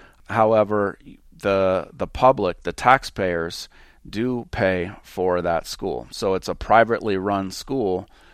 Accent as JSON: {"language": "English", "region": "Washington", "country": "United States", "tie": "born or raised there", "lives_now": "New Mexico, United States", "said": "In my home state of Washington, it's the SBAC test"}